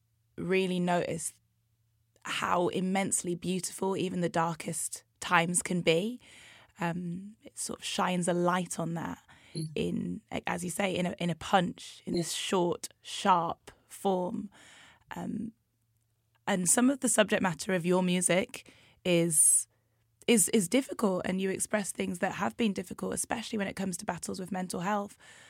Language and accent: English; Newcastle, North East England, United Kingdom; And growing up in Newcastle, yeah, no, exactly the same. There was no other brown people where I was from. There was no other brown people in my school.